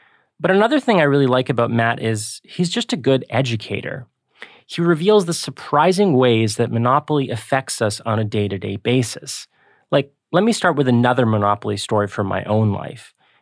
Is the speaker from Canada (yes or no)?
yes; Canada; as a Canadian